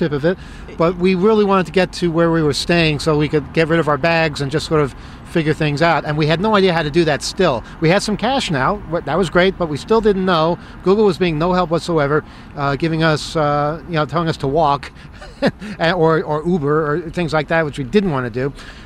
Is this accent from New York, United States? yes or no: yes; New York, United States; I just said I'm from New York, and you're from Seattle